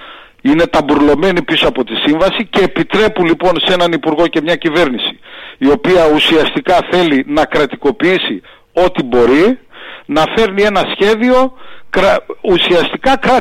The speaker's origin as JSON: {"language": "Greek", "town": "Thessaloniki", "region": "Central Macedonia", "country": "Greece", "said": "Περισσότερο ως Θεσσαλονικιός, ναι, μπράβο."}